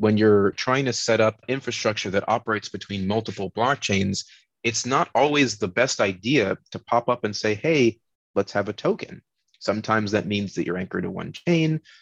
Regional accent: Miami, Florida, United States; also born or lived in Austin; Today, I am back in my hometown of Miami. I was in Austin for about 10 years, and I still keep up my apartment there.

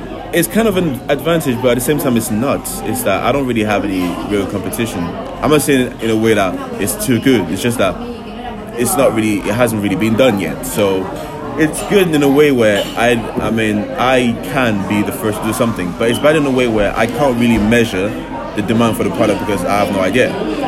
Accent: Cameroon; also born or lived in Neuilly-sur-Seine / Leicester / Canada; Then I moved back to Cameroon, where I did all primary school, went to Canada for a couple of years, came back to Cameroon and graduated. Then I came to London to study computer science

